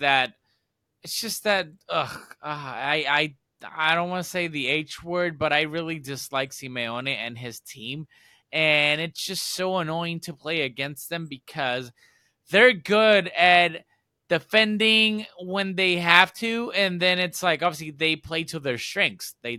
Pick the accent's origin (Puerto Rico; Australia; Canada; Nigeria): Puerto Rico; So yeah, I'm from Puerto Rico. I listen to reggaeton a lot.